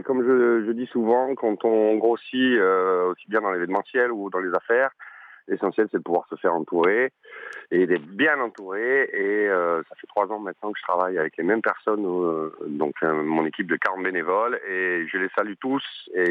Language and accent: French; Ajaccio, Corsica, France; c'est chez moi au quartier, parce que j'ai grandi là-bas à Ajaccio, au Trotel.